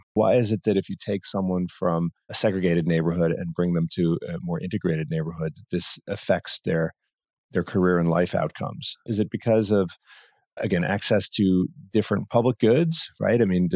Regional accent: Philadelphia, Pennsylvania, United States; I'm from Philadelphia and the Italian market is, there's no Italian, it's not Italian anymore, right?

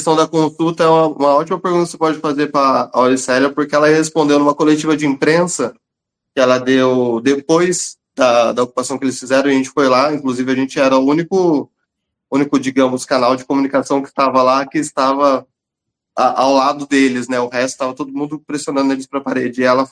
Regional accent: Southeast, Brazil; a gente é do Sudeste, principalmente.

